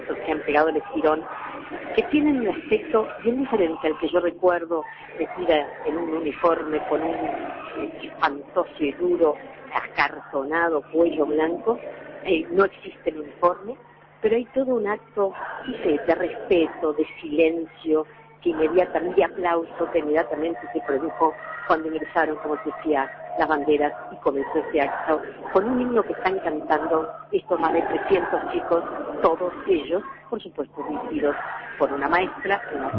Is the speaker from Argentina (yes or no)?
no; Uruguay; lo que hoy somos como uruguayos